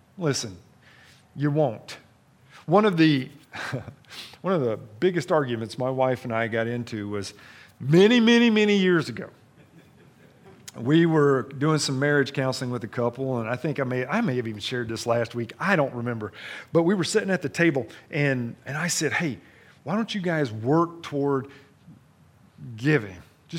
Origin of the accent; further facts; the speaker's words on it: Kentucky, United States; Now listen, I'm from Kentucky, so my train of thought don't run too deep, all right?